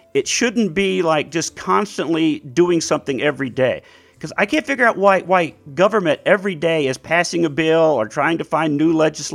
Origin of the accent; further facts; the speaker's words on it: United States; How come we, as American citizens, just went, you know, no, we should calm it down.